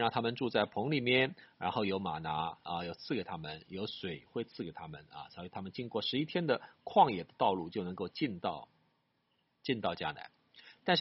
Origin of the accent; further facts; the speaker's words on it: China; 我们中国人的三大节期是什么呢？